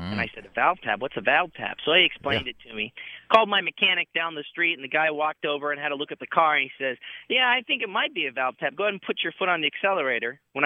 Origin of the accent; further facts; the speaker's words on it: Philadelphia, Pennsylvania, United States; I'm from Philadelphia, PA.